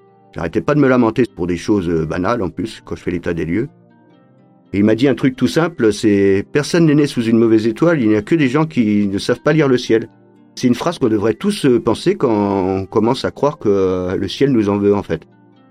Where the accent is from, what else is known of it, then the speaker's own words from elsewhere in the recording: Brittany, France; born there; Je suis né en Bretagne en 1978.